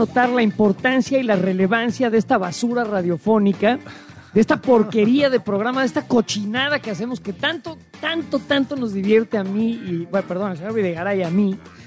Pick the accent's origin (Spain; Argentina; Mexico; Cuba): Mexico